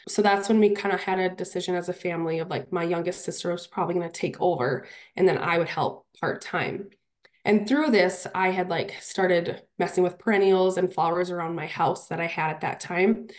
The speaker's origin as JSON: {"language": "English", "town": "Holly", "country": "United States", "tie": "born or raised there", "said": "I grew up in Holly, actually. So I'm back."}